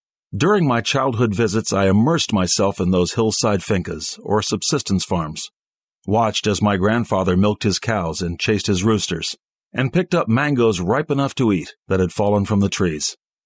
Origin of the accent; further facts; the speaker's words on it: New York City, New York, United States; also born or lived in Brooklyn; I was born in New York and consider myself a die-hard city kid, having grown up in the East Bronx, lived through the downtown years of art explosion and gentrification of the East Village, resettled in brownstone Brooklyn